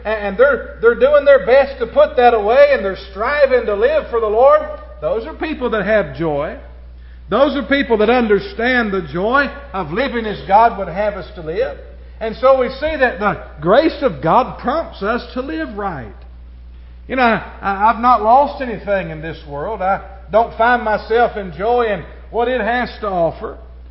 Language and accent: English; Hanson, Kentucky, United States; I said, I grew up in Hanson.